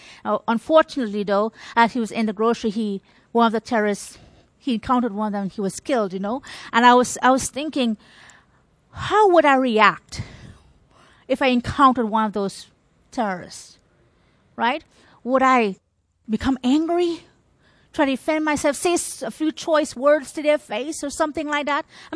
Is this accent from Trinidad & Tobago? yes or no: yes; Trinidad & Tobago; And I remember growing up in Trinidad